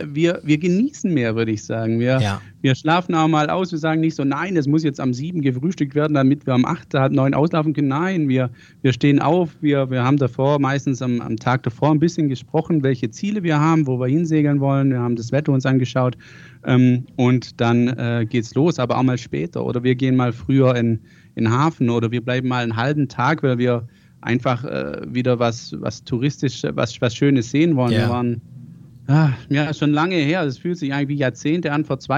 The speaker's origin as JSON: {"language": "German", "region": "Baden-Württemberg", "country": "Germany", "accent": "Swabian", "said": "Ich komme aus dem Schwabenländle, das hört man mir meistens an meinem Dialekt. Ich habe es auch nicht wegbekommen, obwohl ich auch mal 3 Jahre in Hamburg gewohnt habe"}